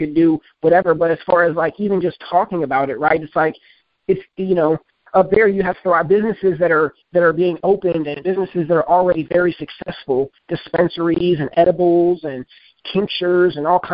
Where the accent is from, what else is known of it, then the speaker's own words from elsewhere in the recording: Texas, United States; You know, obviously I'm from Texas, you know, and even I say, like, we're right here, you know, on the front lines of legalization